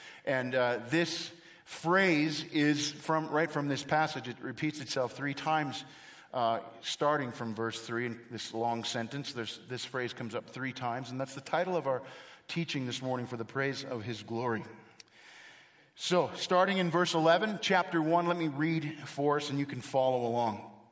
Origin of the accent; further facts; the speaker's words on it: Canada; So, you all know that I'm from Canada, and some of you may not recognize what that is.